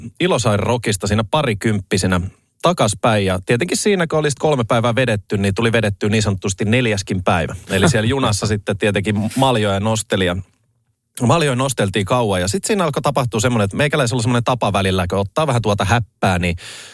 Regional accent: Pornainen, Uusimaa, Finland; kun meidän lapsuudessa Pornaisissa maaseudulla, niin jossain vaiheessa jengillä oli tää

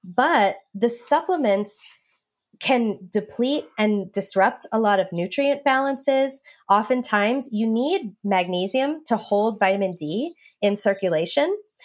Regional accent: New York, United States; So I grew up in New York and I never used sunscreen as a kid. And I lived on Long Island. So we were 10 minutes away from a beach.

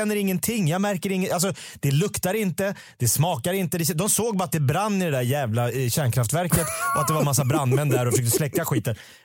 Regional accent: Sweden; Jag är svensk

